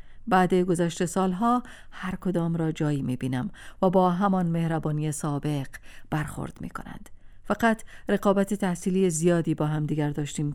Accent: Afghanistan; also born or lived in Iran; چشم‌ها و لهجه‌ام داد می‌زد که افغانستانیم.

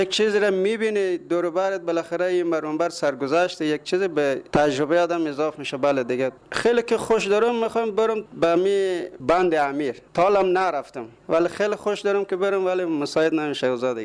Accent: Ghazni, Afghanistan; moved away; also born or lived in Pakistan / Iran; از غزنی هستیم. 64 بود، 63 64 بود ما مهاجر شدیم به پاکستان. دیگه از پاکستان هم تقریبا یک 3 4 ماه ما اونجا بودیم، دیگه رفتیم به طرف ایران. ایران هم رفتیم، ما اونجا موندگار شدیم دیگه، تقریبا 17 18 سال ما به ایران بودیم.

